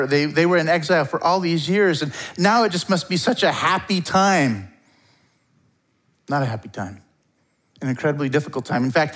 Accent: Campbell River, British Columbia, Canada; I grew up in Campbell River on Maryland Drive. At the end of the road was the big tree.

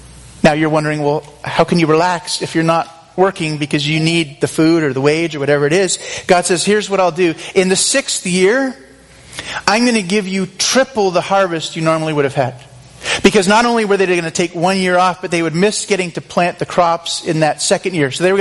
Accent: Campbell River, British Columbia, Canada; even though I grew up in Campbell River, a block from the beach. Too cold to swim there, really.

